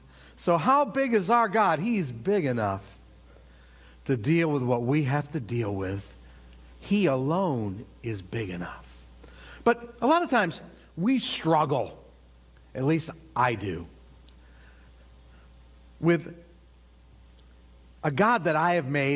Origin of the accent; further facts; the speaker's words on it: Massachusetts, United States; When I was growing up in Western Massachusetts, my sister was dating a Marine.